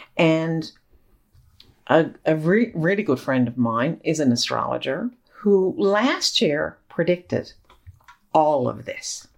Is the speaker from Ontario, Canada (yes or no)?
no; Newfoundland and Labrador, Canada; Because I am a Newfoundlander and I do love this province.